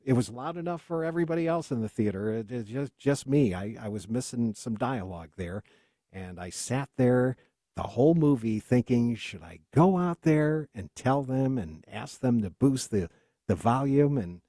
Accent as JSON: {"language": "English", "region": "New York", "country": "United States", "tie": "born there", "moved": "yes", "lives_now": "Reno, United States", "said": "I was born in New York and came to Reno in 77, I think."}